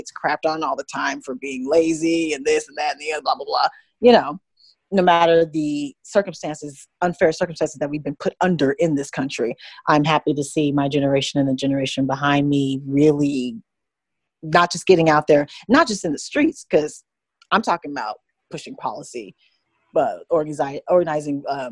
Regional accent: Utah, United States; I am from Utah. So being from Utah, I obviously was raised around a whole lot of white folks

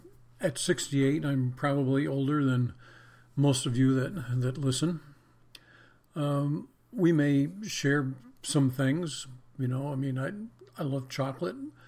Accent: New York, United States; We grew up in Western New York, southwest of Buffalo, where we got over 200 inches of snow a year.

